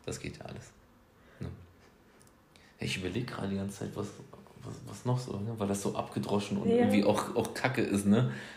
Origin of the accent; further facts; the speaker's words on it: Northern Germany, Germany; Wir kommen wirklich hier aus dem Norden, aber wir können auch keinen Kitesurfen.